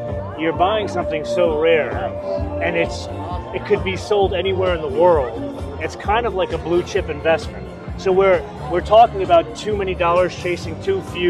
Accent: New York, United States; We're both from New York.

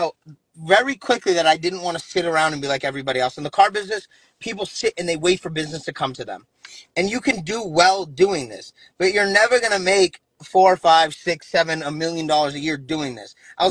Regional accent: Boston, Massachusetts, United States; And I'm from Boston. I'm from this area. And my mom was here.

